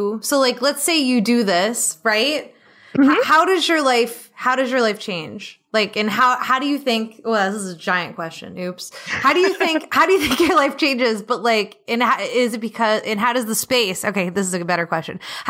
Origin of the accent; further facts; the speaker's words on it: New England, United States; Sorry, I'm from New England.